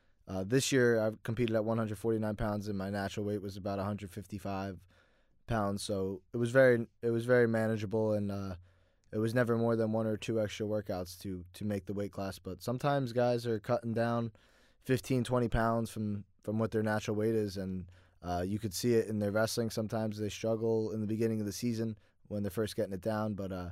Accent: New Jersey, United States; Rutgers is about 10-15 minutes from home, so I feel like I grew up here, and I represented my hometown, and I feel like something I really prided myself on is just being homegrown.

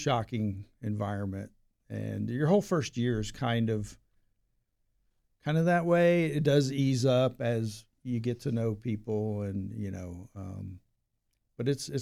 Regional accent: Chattanooga, Tennessee, United States; I grew up in Chattanooga.

